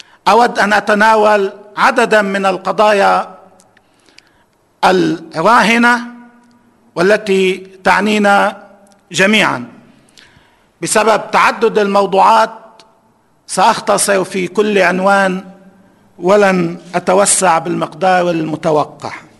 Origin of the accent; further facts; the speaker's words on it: Lebanon; ونؤيد مد الأيدي لبعضنا البعض كلبنانيين حتى لو بقي كل في موقعه